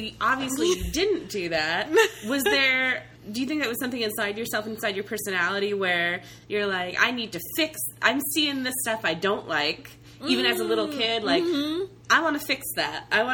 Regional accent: Midwest, United States; I grew up in the Midwest, and I did a tour, you know, as 2 actors in the fairy tale in the back of your truck.

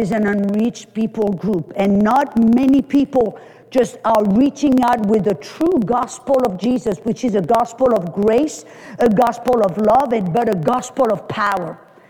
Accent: France; English is a second language; can tell by my accent that I'm not from South Texas. Hallelujah. I was born and raised in France

